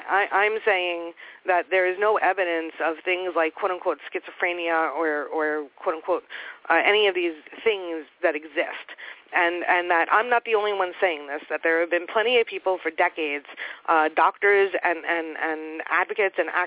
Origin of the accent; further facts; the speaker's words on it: New York, United States; $32 million at least, as a New Yorker, I know this real well.